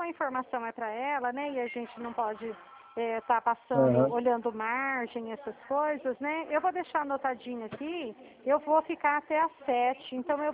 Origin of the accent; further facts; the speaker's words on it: São Paulo, Brazil; sou interior do estado de São Paulo.